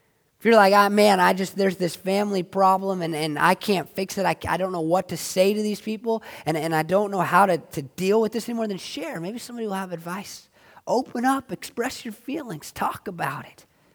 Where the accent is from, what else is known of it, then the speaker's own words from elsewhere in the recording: Oregon, United States; I mean, I'm from Oregon. I have nothing in common with these people.